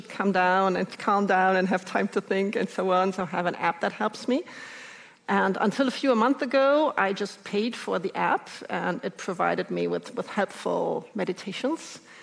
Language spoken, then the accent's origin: English; Germany; I come from Germany.